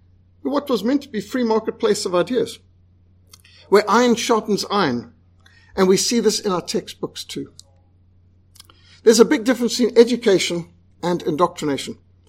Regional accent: Bulawayo, Zimbabwe; I was brought up in Bulawayo, Rhodesia

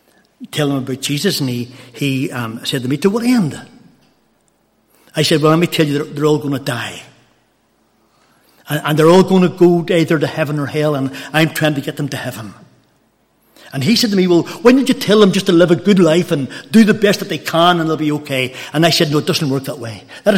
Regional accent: Drogheda, Leinster, Ireland; He said, where are you from? I'm from Drogheda.

